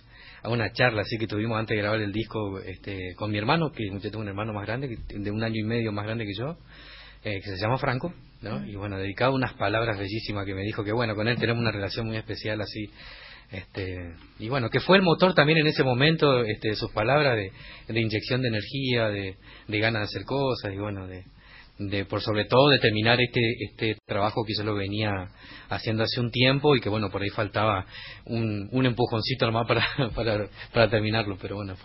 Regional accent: Hermoso Campo, Chaco, Argentina; Hermoso Campo me vio crecer. Hice toda mi infancia ahí, hasta la adolescencia, hasta que salí del colegio en Hermoso Campo. Es decir, yo soy de ahí.

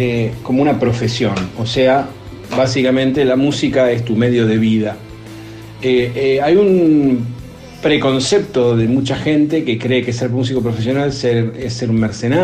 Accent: Rosario, Santa Fe, Argentina; yo nací en Rosario, en un barrio de Rosario, tanto alejado del centro, barrio Escuena

